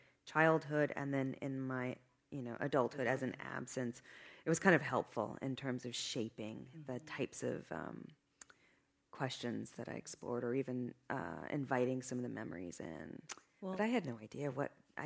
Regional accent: California, United States; I grew up in Northern California.

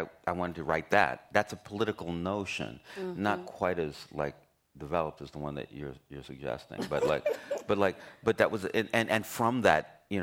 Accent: Los Angeles, California, United States; I'm from Los Angeles, and I'm black, you know, I mean, in some kind of metaphorical way.

